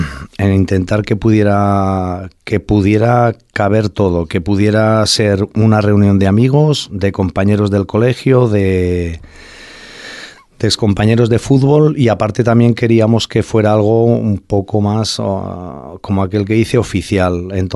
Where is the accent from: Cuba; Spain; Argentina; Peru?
Spain; Aragon; Yo, como buen maño, soy muy cabezón